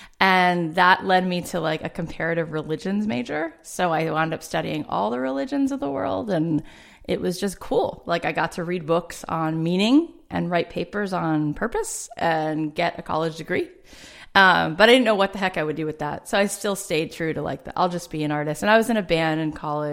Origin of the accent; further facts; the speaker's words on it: Florida, United States; I grew up in South Florida, in a suburb, and it was like not very, there was no like counterculture.